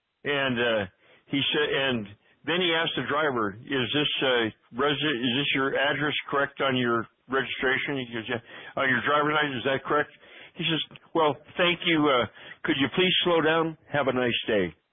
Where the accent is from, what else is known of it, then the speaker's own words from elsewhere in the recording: United States; I'm a American national